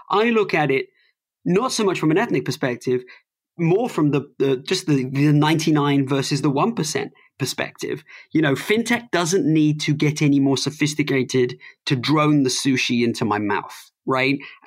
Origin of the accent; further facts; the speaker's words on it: United Kingdom; I mean, I'm a Brit, right?